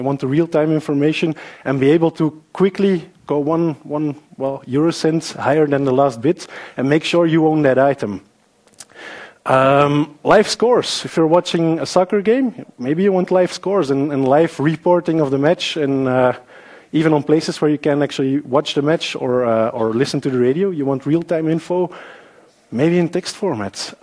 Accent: Antwerp, Flanders, Belgium; English is a second language; I'm from Antwerp

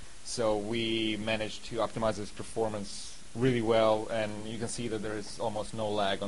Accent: Independence, Kansas, United States; I'm a Microsoft student insider, and I'm from Independence, Kansas.

